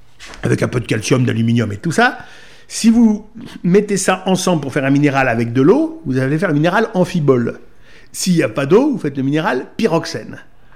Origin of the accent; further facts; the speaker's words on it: Auvergne-Rhône-Alpes, France; puisque je suis auvergnat.